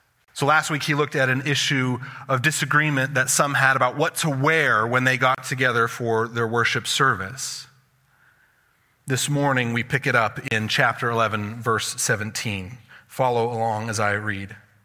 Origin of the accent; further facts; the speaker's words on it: Colorado, United States; I grew up in Colorado, and it's a higher elevation